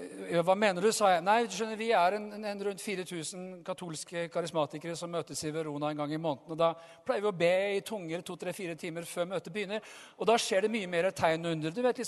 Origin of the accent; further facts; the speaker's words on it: Tønsberg, Vestfold, Norway; Jeg kom fra Tønsberg, og der, så langt jeg vet, så var det ikke noen katolikker der på den tiden jeg vokste opp.